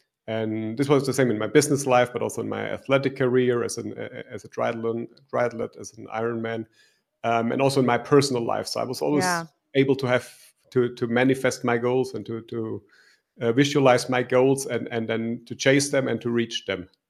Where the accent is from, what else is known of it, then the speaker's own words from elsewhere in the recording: Germany; So I'm from Germany. I grew up in Germany